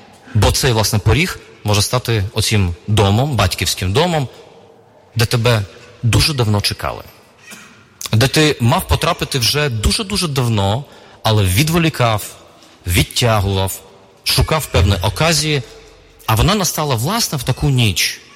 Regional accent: Odesa, Odesa Oblast, Ukraine; В моєму рідному місті, в Одесі, в 90-х роках, була великою проблема безхатченків.

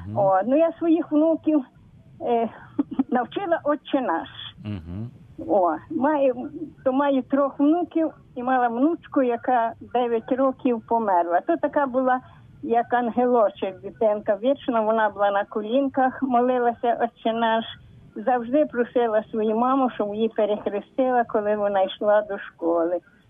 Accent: Khmelnytskyi Oblast, Ukraine; now in Zhytomyr Oblast, Ukraine; А сама я родом із Кам'янець-Подільського району.

